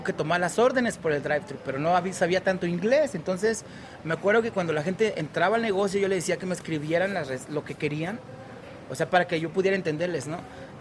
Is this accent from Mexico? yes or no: yes; Mexico; yo como lo mexicano me salió